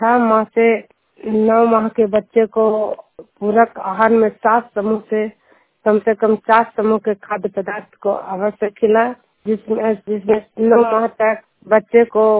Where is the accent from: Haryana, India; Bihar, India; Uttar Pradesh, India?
Bihar, India; मैं नालंदा जिला हिंसापक खड़जनिया गांव के निवासी हूँ